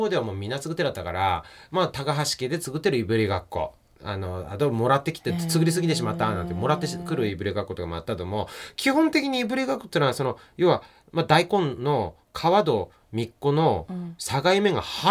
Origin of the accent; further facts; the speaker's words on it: Yokote, Akita, Japan; 私は村出身でしたから、横出市山内なんで、山内なんて本当に営業前何もねかった一つ駄菓子屋さんあったったと思うな